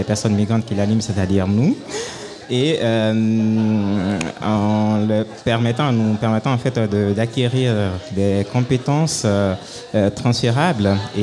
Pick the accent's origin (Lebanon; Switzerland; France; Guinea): Guinea; Alors, moi, je suis originaire de Guinée-Conakry, qui est située au centre de l'Afrique occidentale, très proche du Mali, Côte d'Ivoire, Sénégal et Sierra Leone.